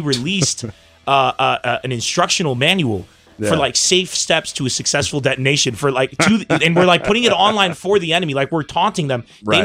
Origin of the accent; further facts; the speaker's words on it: San Diego, California, United States; I come from San Diego. You know, you leave your friends